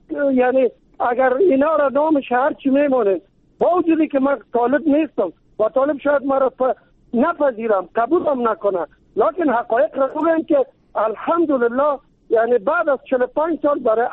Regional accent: Kabul, Afghanistan; ما از کابل هستم، یعنی و در قوم تاجک، ولی مسلمان افغان دوست.

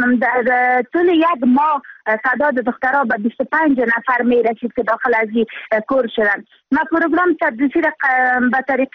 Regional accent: Afghanistan; moved away; من یک افغانی هستم

